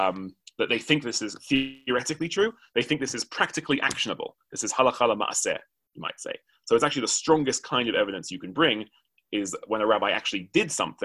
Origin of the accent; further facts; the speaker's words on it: United Kingdom; I'm British, so obviously I have strong opinions about potatoes.